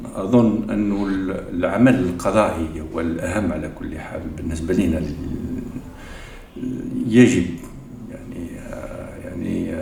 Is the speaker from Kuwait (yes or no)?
no; Algiers, Algiers Province, Algeria; also born or lived in Laghouat; ولد الجزائر، يعني من مواليد من في الأصل من الجنوب، من الجنوب الجزائري من الأغواط